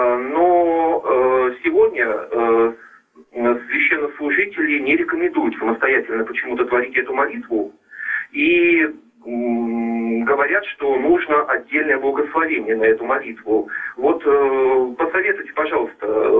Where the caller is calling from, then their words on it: Moscow Oblast, Russia; я из Московской области.